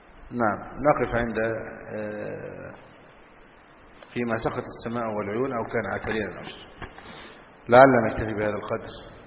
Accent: Egypt; والفول هو الوجبة الأساسية عندنا في مصر، الفول والطعمية

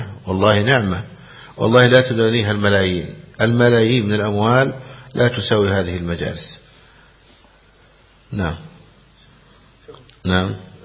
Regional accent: Egypt; فالحمد لله يعني جعل بلادنا مصر لله الحمد فيها أهل العلم وفيها السنة ظاهرة

